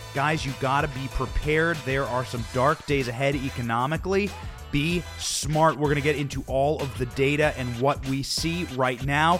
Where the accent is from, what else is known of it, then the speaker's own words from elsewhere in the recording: Iowa, United States; The School of Political Hard Knocks growing up in Iowa made that very easy.